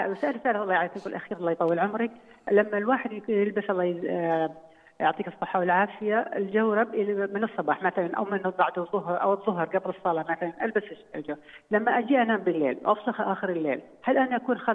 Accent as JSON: {"language": "Arabic", "country": "Saudi Arabia", "said": "يعني أنا عندي أسهم في بنك خليجي، مش عندنا في السعودية"}